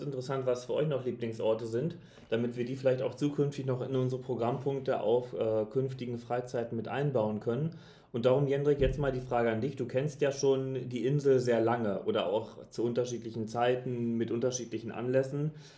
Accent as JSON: {"language": "German", "town": "Münster", "region": "North Rhine-Westphalia", "country": "Germany", "said": "na, ich komme aus Münster"}